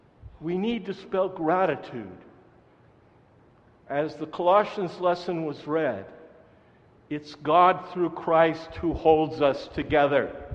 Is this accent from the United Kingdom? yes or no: no; Portland, Oregon, United States; that's quite often because I'm from Portland, Oregon